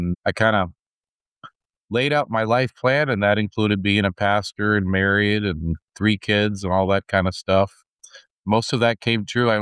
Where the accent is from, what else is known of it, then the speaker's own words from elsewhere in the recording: Gainesville, Florida, United States; Right here in Florida, Gainesville, about 2 hours from our district office.